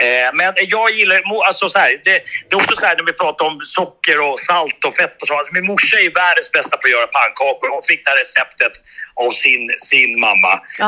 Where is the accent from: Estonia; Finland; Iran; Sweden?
Finland; born there; alltså jag älskar ju Finland. Det är jag född där och mina släktingar där.